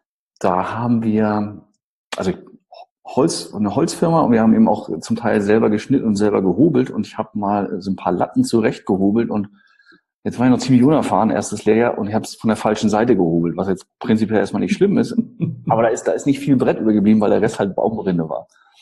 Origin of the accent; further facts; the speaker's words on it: Bad Malente-Gremsmühlen, Schleswig-Holstein, Germany; also born or lived in Eutin; Auch groß geworden bin ich in Norddeutschland, bei dir um die Ecke im Grunde. Du wohnst ja in Wisch und ich bin geborener Eutiner. Bin dann aufgewachsen in Bad Mahlentegemsmühlen